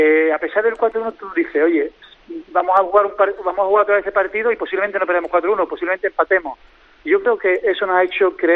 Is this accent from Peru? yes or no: no; Spain; yo soy español